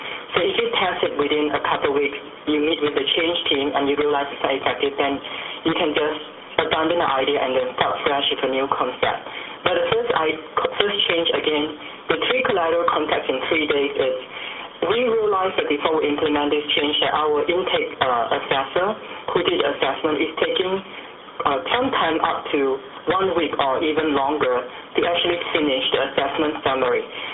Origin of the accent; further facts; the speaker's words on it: Seattle, Washington, United States; from Seattle, Washington, from Asian Counseling Referral Service.